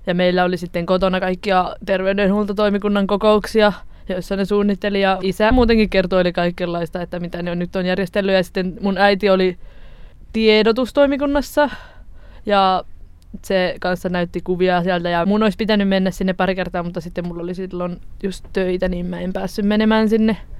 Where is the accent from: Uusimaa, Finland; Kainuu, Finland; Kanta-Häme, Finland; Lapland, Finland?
Uusimaa, Finland; Espoo; mä olen Espoosta kotoisin ja olen nyt Ranuan opistossa.